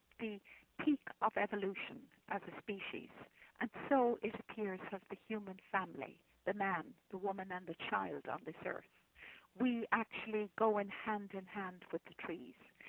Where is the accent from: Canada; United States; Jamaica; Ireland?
Ireland; first language Irish; English is a second language; And of course, I'm from Ireland, and my first language is an Gaelic.